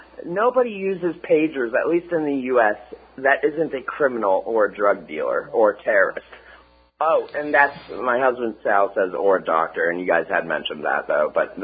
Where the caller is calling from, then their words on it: Pennsylvania, United States; I'm not. I'm calling from Montgomery County, Pennsylvania.